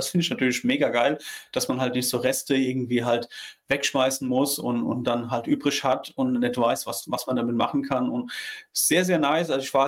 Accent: Saarland, Germany; wir kommen beide aus dem Saarland. Also ich geboren und Stefan ist ja Ursaarland.

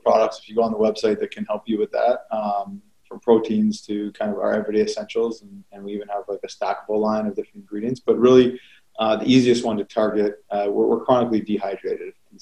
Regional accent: Toronto, Ontario, Canada; I grew up in Toronto, Canada, so that it was certainly a dream come true for me.

